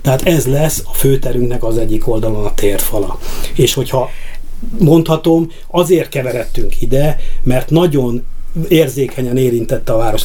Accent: Miskolc, Borsod-Abaúj-Zemplén, Hungary; Én itt születtem, itt éltem, nem is akarok elmenni.

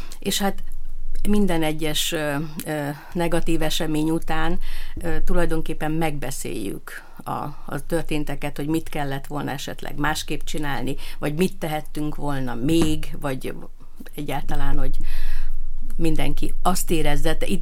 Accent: Borsod-Abaúj-Zemplén, Hungary; hazajöttem, ez meg egyértelmű volt, mert itt éltek a szüleim. Tehát én borsodi vagyok

